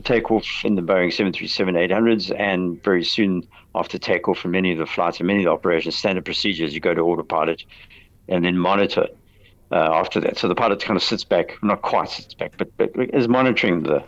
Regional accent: South Africa; to remain here because of you know, tradition of being South African, essentially, without being nationalist about it.

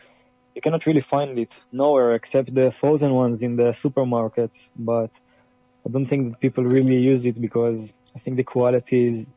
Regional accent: Israel; English is a second language; moved away as an adult; now in Amsterdam, Netherlands; We are not living in Israel. Me, at least, I grew up in Israel where it's really traditional to eat Jachnun every Saturday morning.

